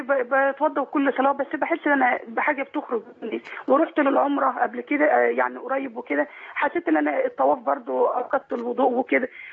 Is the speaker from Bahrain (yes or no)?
no; Saudi Arabia; أنا عمري دلوقتي 18 سنة تربيت في السعودية يعني من طفولتي